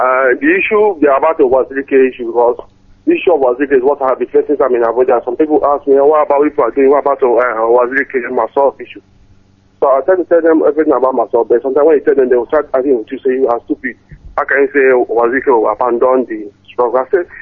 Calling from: Abuja, Federal Capital Territory, Nigeria; I'm calling from Abuja.

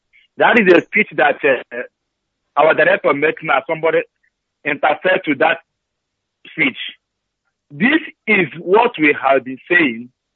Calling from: Madrid, Community of Madrid, Spain; I'm calling from Madrid.

